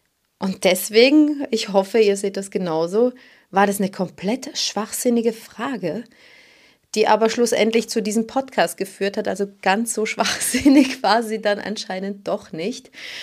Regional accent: Switzerland; born there; ich wurde in der Schweiz geboren.

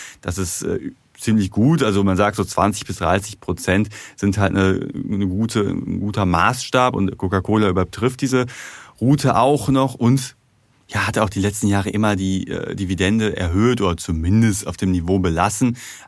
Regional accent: North Rhine-Westphalia, Germany; Ja, also ich komme aus dem Ruhrgebiet

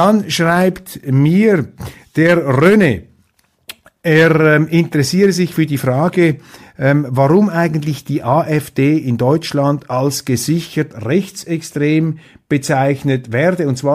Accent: Switzerland; Und für mich als Schweizer ist das natürlich ein klarer Missbrauch staatlicher Autorität.

